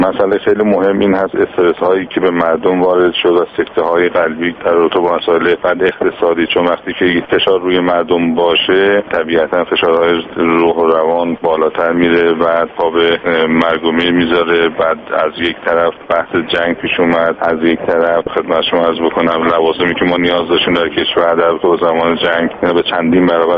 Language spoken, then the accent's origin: Persian; Iran; به عنوان یک ایرانی پوزش میخوام